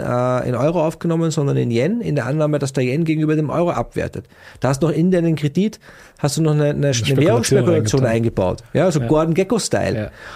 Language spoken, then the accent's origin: German; Austria; also born or lived in Vienna; in der Kleinstadt, in der ich aufgewachsen bin, also ich bin zwar in Wien geboren, aber sozusagen in der Vorstadt aufgewachsen